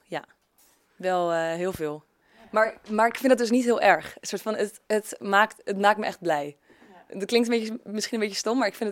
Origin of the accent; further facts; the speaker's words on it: Netherlands; dat wij als Nederlanders en als jonge meiden in Amsterdam toch een beetje verschillende kleding willen hebben.